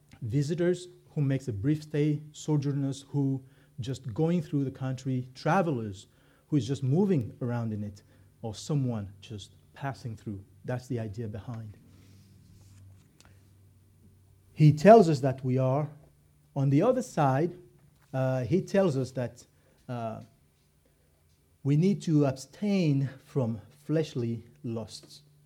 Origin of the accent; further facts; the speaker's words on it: Canada; So yes, we are Canadian, but really the true citizenship is the citizenship of heaven.